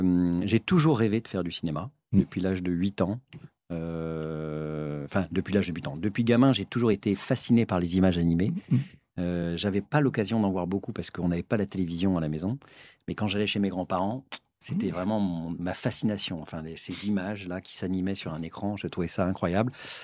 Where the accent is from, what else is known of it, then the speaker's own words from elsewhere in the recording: Ville-d'Avray, Île-de-France, France; j'ai grandi à Ville d'Avray. J'ai passé les 20 premières années de ma vie à Ville d'Avray. J'ai fait toutes mes études à Versailles. J'ai fait Saint-Jean-de-Béthune, j'ai été en prépa même à Versailles, à Grandchamp